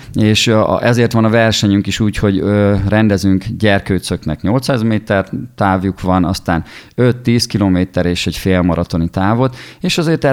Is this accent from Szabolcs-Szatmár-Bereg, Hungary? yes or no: yes; Szabolcs-Szatmár-Bereg, Hungary; mert nyírségi gyerek vagyok